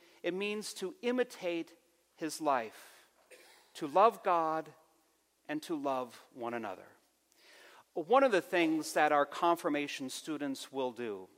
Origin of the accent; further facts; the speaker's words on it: Williston, United States; I learned this from the Lutherans in Williston. It's my hometown.